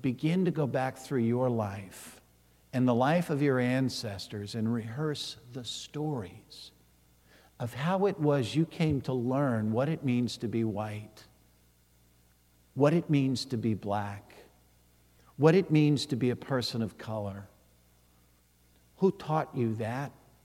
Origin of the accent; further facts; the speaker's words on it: St. Louis, Missouri, United States; And knowing what it was like as a white child growing up in St. Louis